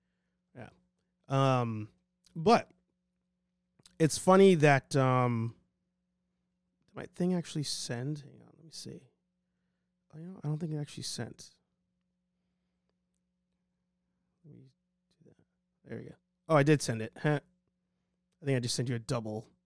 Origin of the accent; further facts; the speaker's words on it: New York, United States; I'm not a big fan of … even though I'm from New York.